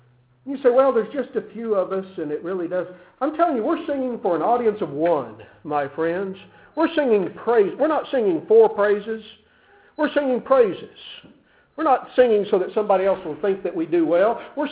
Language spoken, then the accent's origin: English; Texas, United States; I was from Texas, and I grew up in the panhandle of West Texas, and we had cotton fields aplenty, and cotton was just real thick.